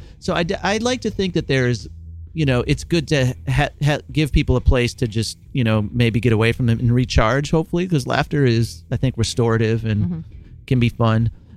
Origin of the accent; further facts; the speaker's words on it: United States; I don't want to say I'm an American because I just don't want to have to talk about politics.